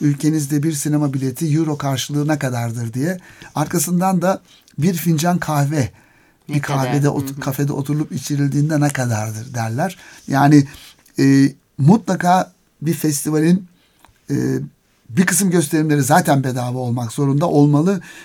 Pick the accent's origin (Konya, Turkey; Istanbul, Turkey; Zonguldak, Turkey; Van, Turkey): Zonguldak, Turkey; Üstelik ben Zonguldaklıyım. Hani Karadeniz ama hiç yolum düşmemişti.